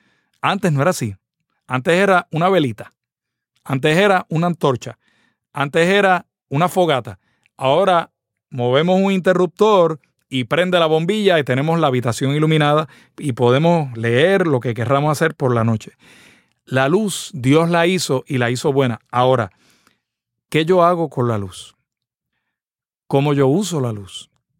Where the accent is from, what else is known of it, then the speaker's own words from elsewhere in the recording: Puerto Rico; Ese espectáculo, yo quiero volverlo a ver en mi tierra.